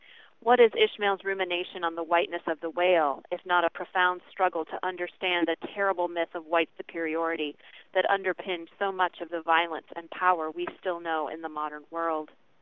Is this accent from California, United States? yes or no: no; Muncie, Indiana, United States; from Muncie, Indiana.